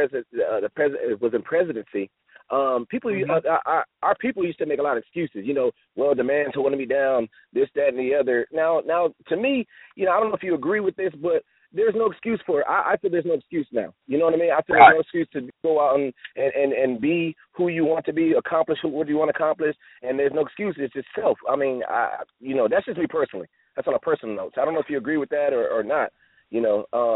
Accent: Buffalo, New York, United States; I'm from Buffalo, New York, so yeah, I already know about that.

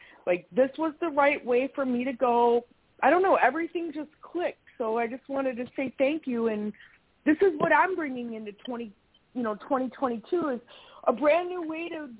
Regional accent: Chicago, Illinois, United States; well, I'm from Chicago, so – but it's just beautiful up here.

